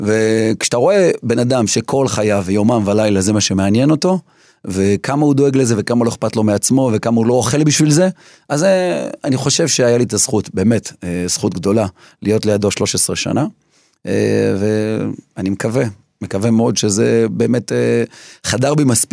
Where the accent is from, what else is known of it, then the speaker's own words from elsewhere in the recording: Jerusalem, Jerusalem District, Israel; אני זוכר גם שנולדתי וגדלתי בתוך הבית, כי לא היית יכול לצאת החוצה. וזהו, בגיל 5 עברנו לשכונת ארנוף.